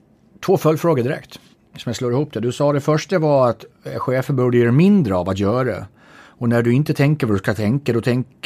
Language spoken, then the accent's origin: Swedish; Gotland, Sweden; accent: Gotland dialect; apropå min dialekt, Gotland.